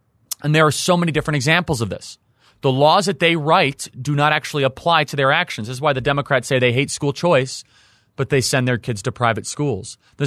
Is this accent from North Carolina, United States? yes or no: no; Chicago, Illinois, United States; with 519 total homicides in my hometown of Chicago.